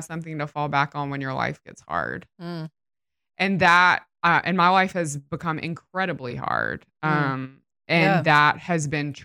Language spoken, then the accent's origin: English; Mississippi, United States; I grew up in Mississippi. We're surrounded by a lot of sort of more evangelical, we'll use the tattered version of the word, but fervent, I would say, Christians